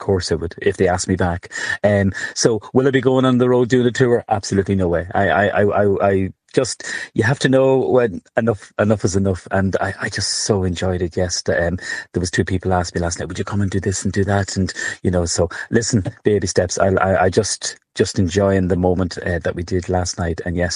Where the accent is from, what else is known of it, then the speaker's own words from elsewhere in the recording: Cavan, County Cavan, Ireland; I know I'm from Cavanaugh, and I slow down.